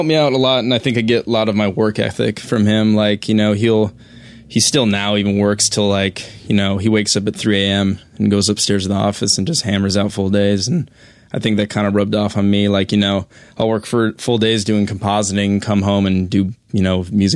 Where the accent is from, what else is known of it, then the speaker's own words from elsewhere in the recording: Colorado, United States; Yes, I'm from Colorado.